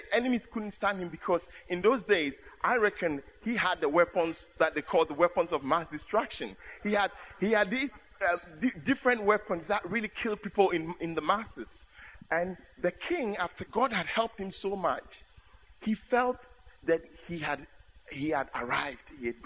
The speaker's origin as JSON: {"language": "English", "country": "Ghana", "first_language": "Akan", "second_language": "English", "said": "And that is in the Akan language. That's my native language."}